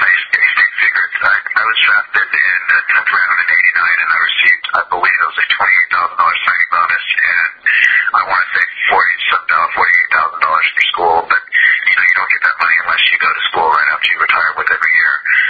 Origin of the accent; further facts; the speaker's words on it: Las Vegas, Nevada, United States; You know, growing up in Vegas, you did grow up a little quicker as a kid